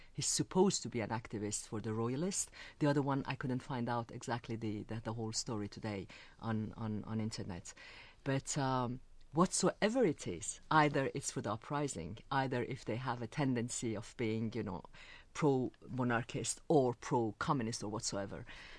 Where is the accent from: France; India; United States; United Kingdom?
France; it wasn't very easy for me because I was brought up in France. I'm very spontaneous and free woman, which sometimes shocked my compatriots.